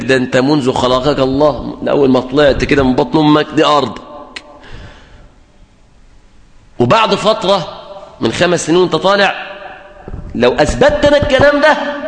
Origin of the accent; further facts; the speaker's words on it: Egypt; يعني الشباب والبنات هنا بيبلغوا في البلد عندنا في مصر